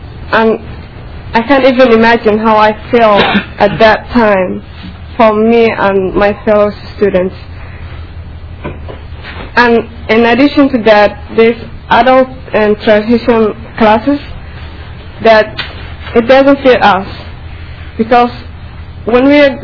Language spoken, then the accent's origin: English; Somalia; moved away; also born or lived in Kenya; I am from Somalia, and I left my country because of their school. There was a war, and I lived in Kenya